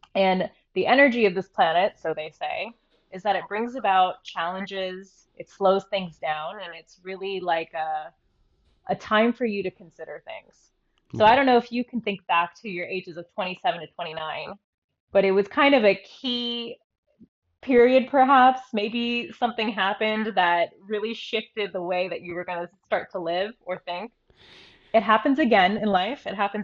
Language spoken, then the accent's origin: English; United States; There were times, you know, especially growing up in America where like I was not even proud to be Indian.